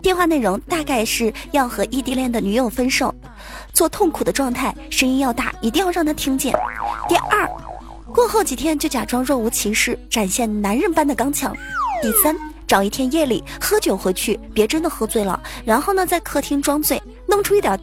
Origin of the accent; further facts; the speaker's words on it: Wenzhou, Zhejiang, China; 毕竟我们温州人嘛，生意头脑还是在的。